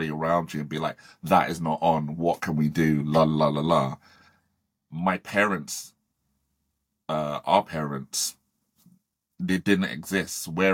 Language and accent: English; Croydon, London, United Kingdom; It wasn't that hard. I'm from Croydon. I know how to fight.